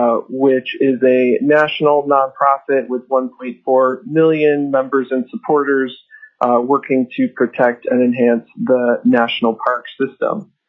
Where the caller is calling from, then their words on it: Anchorage, Alaska, United States; I'm calling in from Anchorage, and I am speaking both as a Alaskan who is an avid paddler and outdoor water recreationalist